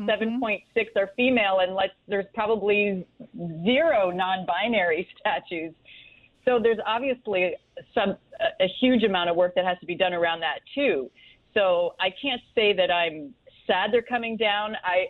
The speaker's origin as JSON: {"language": "English", "country": "Canada", "said": "I always observe these things as a Canadian and as a feminist, right?"}